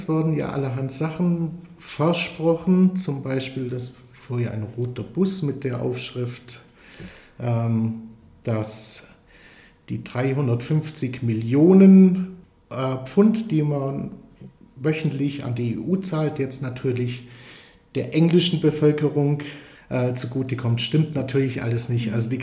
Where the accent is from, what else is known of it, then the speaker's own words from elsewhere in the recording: Isny, Baden-Württemberg, Germany; moved away as an adult; now in Salisbury, United Kingdom; ich komme aus Isny und Vor ungefähr 16 Jahren haben wir beschlossen, nach England auszuwandern, also ich und meine Frau. Und wir leben in Salisbury, das ist in der Nähe von Stonehenge, also südwestlich von London